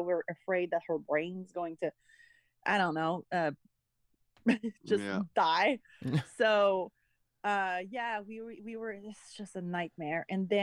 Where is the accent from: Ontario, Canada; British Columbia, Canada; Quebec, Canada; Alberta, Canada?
Quebec, Canada; Montreal; now in Los Angeles, United States; And this is weird because I'm from Montreal, so you would think, but no. I was missing LA, my friends, and just all the memories and everything.